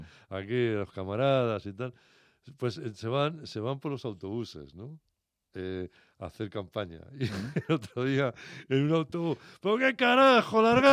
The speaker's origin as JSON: {"language": "Spanish", "country": "Spain", "said": "Ya sabes que somos los gallegos, ¿no?"}